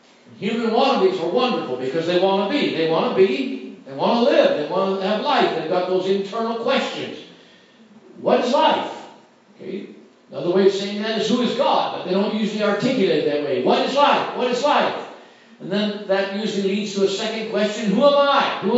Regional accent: United States; I live in America. I come from America

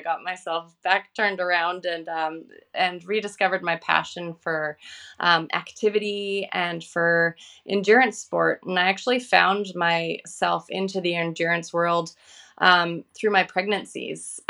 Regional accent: Vancouver, British Columbia, Canada; I'm from Vancouver, Canada. And I am married.

